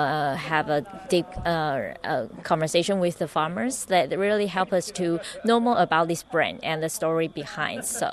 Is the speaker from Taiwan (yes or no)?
yes; Taiwan; English is a second language; from Taiwan.